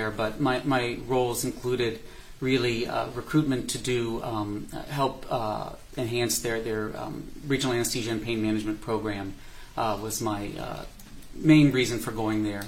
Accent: Ohio, United States; I am from Ohio, and I did a rather unique program

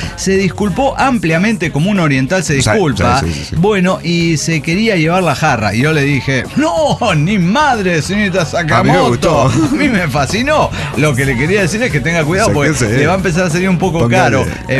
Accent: Colombia; en mi país, Colombia

